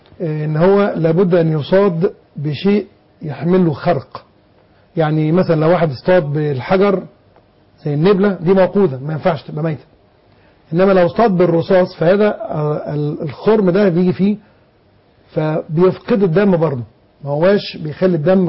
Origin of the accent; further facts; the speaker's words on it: Egypt; عندنا في مصر